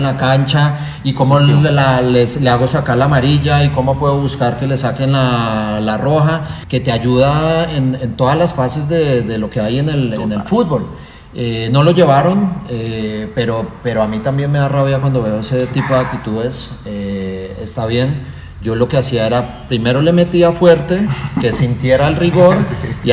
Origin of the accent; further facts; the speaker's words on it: Bogotá, Colombia; Yo soy de acá de Bogotá, de un barrio popular del Policarpa, y eso es como en la selva, sobrevive el más fuerte